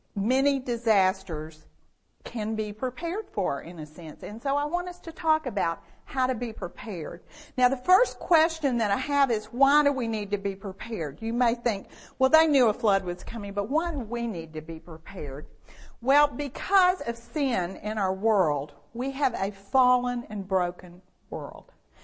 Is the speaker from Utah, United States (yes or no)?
no; Beaumont, Texas, United States; having grown up down by the Gulf Coast, I grew up in Beaumont